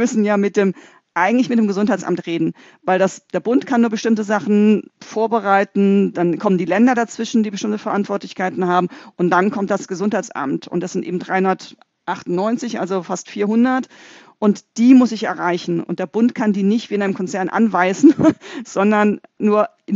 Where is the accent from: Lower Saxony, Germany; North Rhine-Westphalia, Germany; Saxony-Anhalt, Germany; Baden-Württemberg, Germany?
Baden-Württemberg, Germany; Freiburg; ich komme aus Freiburg